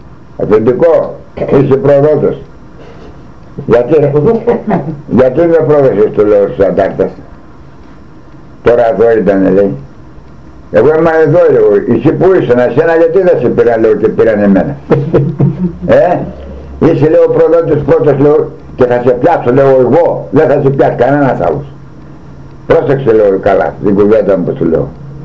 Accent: Komotini, East Macedonia and Thrace, Greece; also born or lived in Mytilene; Εγώ είμαι από τη Μυτιλήνη. Αλλά μεγάλωσα στην Κομωτινή.

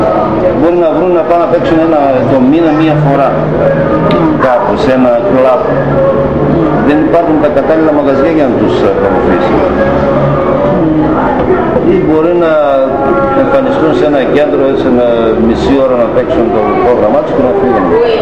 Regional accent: Irakleia, Central Macedonia, Greece; εγώ από εκεί είμαι, από την Ηράκλεια είναι καταγωγή μου, αλλά πώς μένω εδώ 20 χρόνια στις Έλλης.

